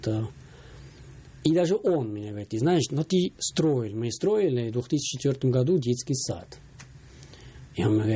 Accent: Switzerland; born there; Russian is a second language; Я родился в Швейцарии, я получил, у меня возможность была очень хорошее образование получать

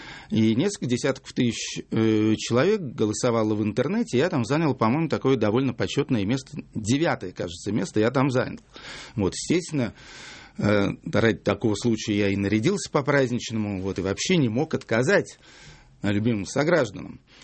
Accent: Yaroslavl, Yaroslavl Oblast, Russia; А я хоть и уроженец города Ярославля, но, к сожалению, утратил уже довольно давно связь с нашей славной провинцией

